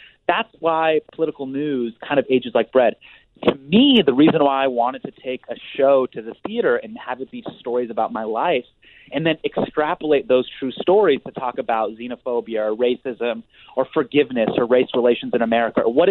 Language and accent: English; United States; my life growing up in the States here over the past 30 years